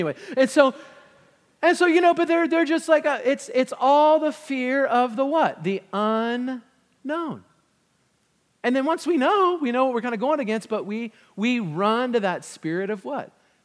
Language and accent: English; Virginia Beach, Virginia, United States; I grew up in Virginia Beach.